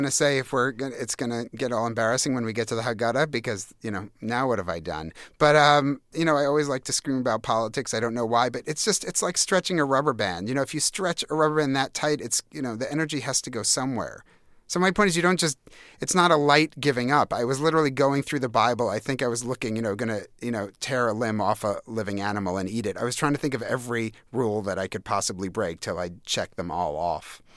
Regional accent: New York, United States; Well, no, I went to, you know, I was going to say, for me growing up on Long Island, it was this idea.

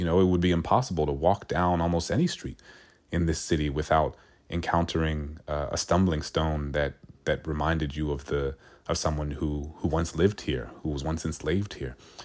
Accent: New Orleans, Louisiana, United States; she knew that I was from New Orleans, which was once the largest slave market and busiest slave market in the country.

